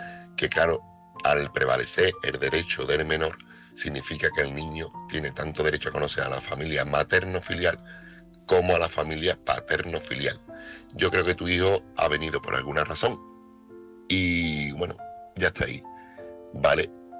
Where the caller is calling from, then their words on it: Seville, Andalusia, Spain; corresponsal de Sevilla.